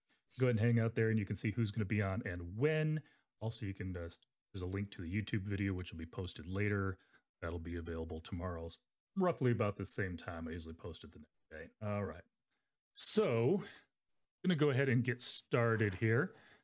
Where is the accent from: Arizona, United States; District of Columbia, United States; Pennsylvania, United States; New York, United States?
Arizona, United States; I mean, you grew up in California. I grew up in Arizona.